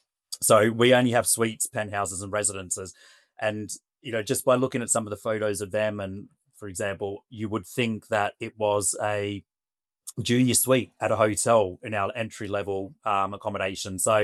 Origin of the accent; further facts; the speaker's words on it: Australia; now in United Kingdom; I'm not originally from here, from the UK. So I'm originally from Australia.